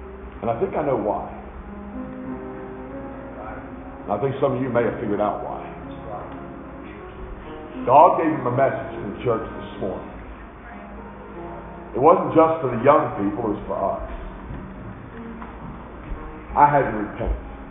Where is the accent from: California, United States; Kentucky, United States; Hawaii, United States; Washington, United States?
Kentucky, United States; born there; I was born in Kentucky.